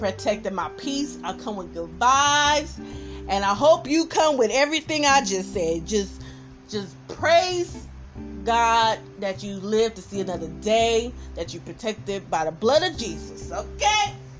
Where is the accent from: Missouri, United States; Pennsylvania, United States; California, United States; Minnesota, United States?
California, United States; Oakland; now in Las Vegas, United States; So, like I said, I'm from East Oakland, California. By the way of the Bay Area. You feel what I'm saying? And I stay in Las Vegas